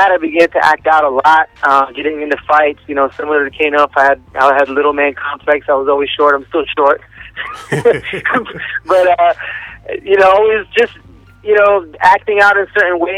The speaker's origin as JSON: {"language": "English", "town": "Fort Lauderdale", "region": "Florida", "country": "United States", "tie": "born or raised there", "said": "I grew up in Fort Lauderdale. My parents separated when I was about 7 or 8 years old. I'm the oldest of three boys"}